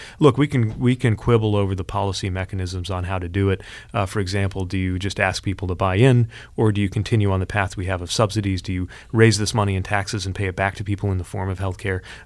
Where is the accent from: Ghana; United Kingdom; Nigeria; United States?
United States; South Bend, Indiana; Yeah, so I loved growing up in South Bend.